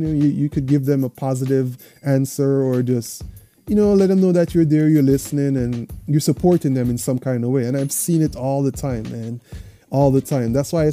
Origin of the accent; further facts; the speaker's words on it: Jamaica; when I was growing up in Jamaica, I had friends, you could just go and talk to them